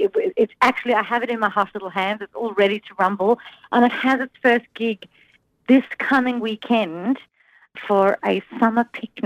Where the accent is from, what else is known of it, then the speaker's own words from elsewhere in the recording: South Africa; But, you know, I grew up in South Africa